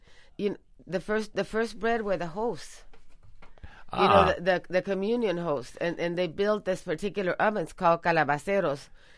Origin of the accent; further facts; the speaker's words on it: Mexico; now in New York, United States; because I grew up in the North, and we went and cleaned the graves and put flowers, but we didn't, you know, do all this until I moved to New York.